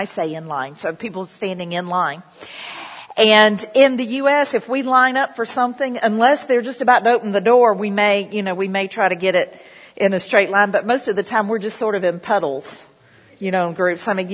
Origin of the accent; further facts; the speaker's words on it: United States; Because see, I'm an American